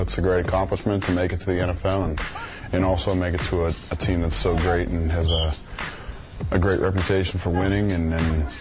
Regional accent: Cincinnati, Ohio, United States; Yes, I stayed at Cincinnati.

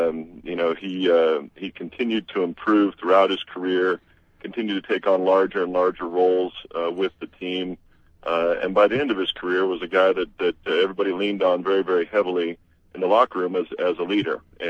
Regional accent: West Coast, United States; And so growing up on the West Coast, you know, even if the Patriots were successful, it was not a team I got to see very much.

